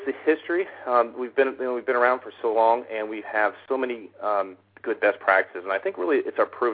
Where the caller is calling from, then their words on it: Cincinnati, Ohio, United States; I'm actually in Cincinnati, Ohio.